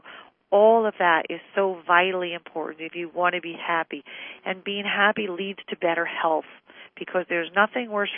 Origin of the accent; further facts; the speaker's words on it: Los Angeles, California, United States; I'm actually from Los Angeles.